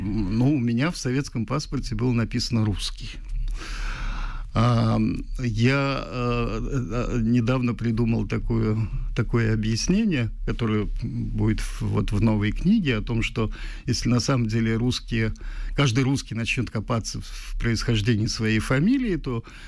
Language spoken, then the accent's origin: Russian; Tajikistan; Russian is a second language; Я родился в Таджикистане, там вырос, у меня второй родной язык персидский, таджикский. Я никогда не был гражданином России, Господь меня миловал от такого горя. Так что теперь я живу с двумя паспортами, гражданина Таджикистана и гражданина Грузии.